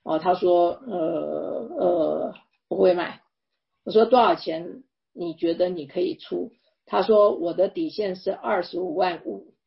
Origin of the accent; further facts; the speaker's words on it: Taiwan; 他说对啊，我是台湾来的，我说我也是，